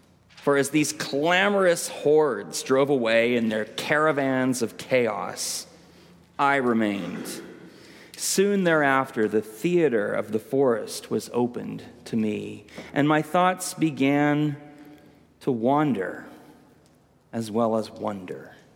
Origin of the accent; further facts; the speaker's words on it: California, United States; while I was in graduate school at a Lutheran church near my hometown in Northern California